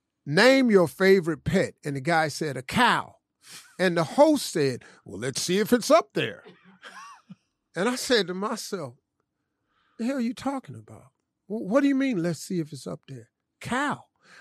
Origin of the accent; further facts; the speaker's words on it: Welch, West Virginia, United States; Well, I'm from Welch, West Virginia. What you want me to be?